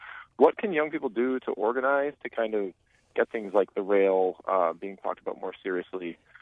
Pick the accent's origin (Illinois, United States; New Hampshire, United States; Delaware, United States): New Hampshire, United States; Manchester; born there; also born or lived in Boston; So I live in Manchester, and one thing that I've kind of noticed, by the way, I relocated to Manchester from Boston recently after having lived there for about 10 years.